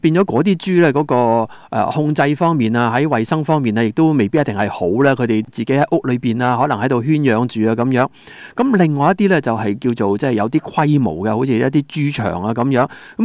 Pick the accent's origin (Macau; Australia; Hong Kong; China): Australia; 这个宗旨似乎就是将我们澳洲人做事那种坚持信念的一种的方法呢